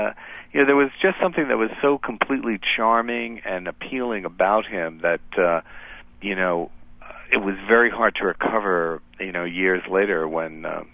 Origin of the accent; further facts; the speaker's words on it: New York, United States; I have this great memory of you know, growing up in New York and looking out the window one evening when I was like 19 or something